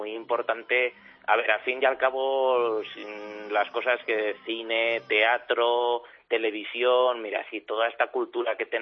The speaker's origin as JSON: {"language": "Spanish", "town": "Zaragoza", "region": "Aragon", "country": "Spain", "said": "nosotros como somos de Zaragoza, pues obviamente enseñamos la jota aragonesa"}